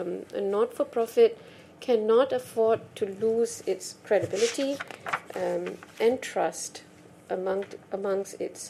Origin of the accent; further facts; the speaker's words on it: Singapore; Hello, everyone. … from Singapore, and I'm here with my colleague in the IP industry, Brian, who's from the US.